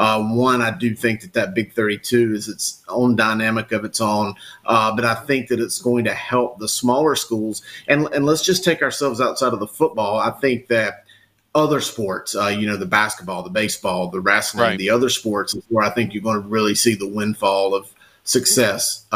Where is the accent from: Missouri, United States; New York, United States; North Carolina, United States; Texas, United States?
North Carolina, United States; Kannapolis; that I represent is Kannapolis. Here on straddling the border of Cabarrus and Rowan County, been my hometown, and you know, happy to be here amidst my people.